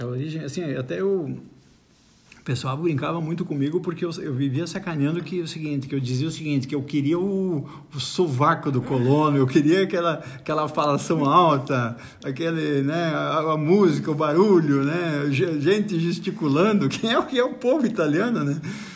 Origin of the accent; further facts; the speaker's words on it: Bento Gonçalves, Rio Grande do Sul, Brazil; E aí a gente comenta, oh, e aí, gaúcho, tu é da onde, tal, Bento Gonçalves